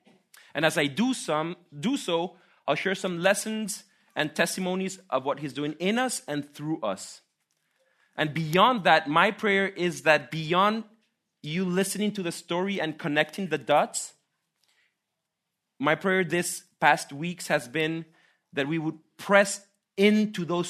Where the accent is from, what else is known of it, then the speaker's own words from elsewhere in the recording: Costa Rica; So all my kids and wife have the Swiss passport. Not myself. I come from the Swiss of Central America. That's how they call Costa Rica.